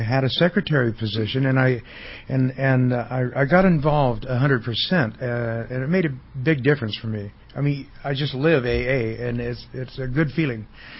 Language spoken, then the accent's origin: English; Bakersfield, California, United States; I was born in Bakersfield in '52, and I'm a California native